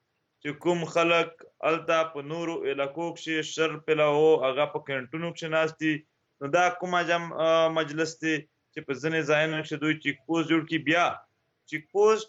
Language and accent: Pashto; Khyber Pakhtunkhwa, Pakistan; دلته زیاتره مونږ اوس د وزیرستان نه راغلي یو